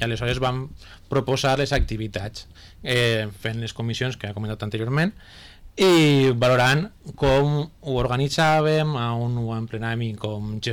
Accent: Borriana, Valencian Community, Spain; jo soc de Borriana

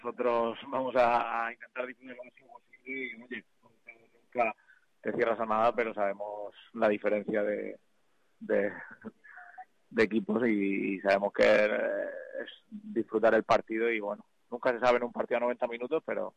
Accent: Orihuela, Valencian Community, Spain; Sí, yo soy de Orihuela. He estado mucho tiempo fuera y la temporada pasada volví y ya en casa

